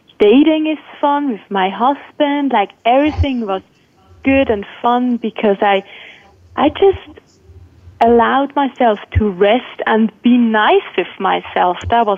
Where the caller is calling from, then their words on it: Biesserach, Switzerland; I'm calling in from Biesserach in Switzerland.